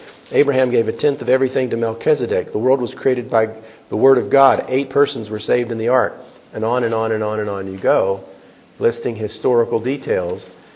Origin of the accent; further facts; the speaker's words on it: Texas, United States; It broke me from a lot of bad habits growing up in South Texas. It was not uncommon for us to use double negatives with regularity.